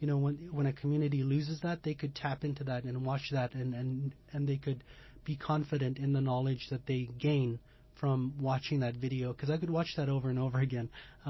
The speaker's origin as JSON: {"language": "English", "town": "Napaskiak", "region": "Alaska", "country": "United States", "tie": "born or raised there", "said": "coming from Napaskiak, where we didn't have dance until I was in probably junior high school."}